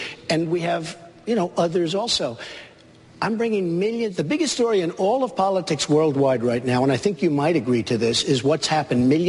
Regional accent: United States; You know, I'm an American.

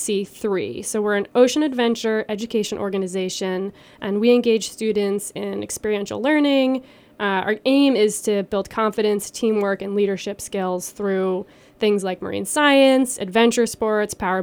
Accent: Massachusetts, United States; also born or lived in Maine; now in Stonington, United States; I am not a Connecticut local, actually. I grew up in Massachusetts.

